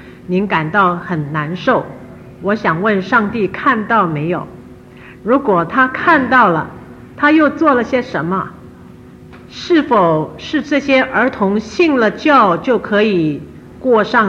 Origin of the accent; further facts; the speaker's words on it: Taiwan; moved away; 好像早期我从台湾来，早期台湾有送面粉、送牛奶、送黄豆